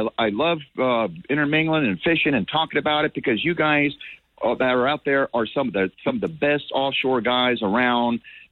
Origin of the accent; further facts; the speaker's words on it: Miami, Florida, United States; Everyone thinks I'm from Jersey anyway. When I come up there, they don't know I was born and raised in Miami.